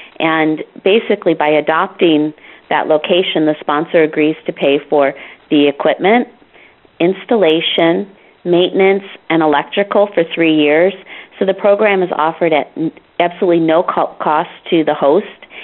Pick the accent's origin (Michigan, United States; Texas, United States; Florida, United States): Michigan, United States; and I'm also working with my home state of Michigan.